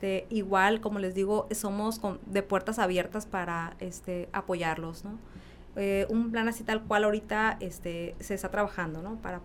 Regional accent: Mexico; finalmente todas somos mexicanas

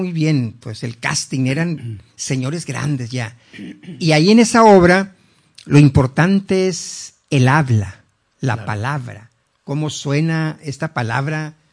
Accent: Mexico; lo que somos los mexicanos

